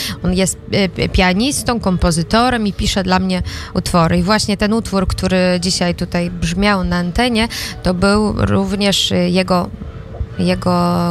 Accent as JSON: {"language": "Polish", "town": "Trakai", "region": "Vilnius County", "country": "Lithuania", "tie": "born or raised there", "said": "Urodziłam się tu w Wilnie, to znaczy tak bardziej chyba w Trokach, bo jestem z Trok. Mieszkam na dany moment w Trokach, tam gdzie i moi rodzice."}